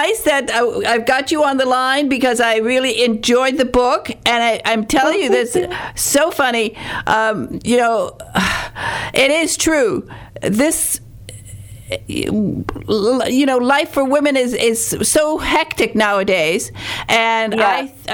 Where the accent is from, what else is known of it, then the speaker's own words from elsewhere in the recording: Michigan, United States; I'm a girl from Michigan, and when you go to Hollywood, it is a different world.